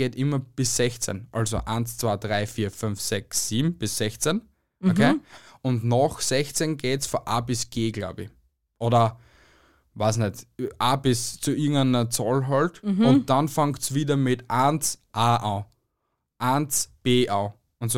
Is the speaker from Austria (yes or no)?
yes; Austria; Aber im Großen und Ganzen ist auch Inzest bei uns in Österreich ja auch nichts Neues.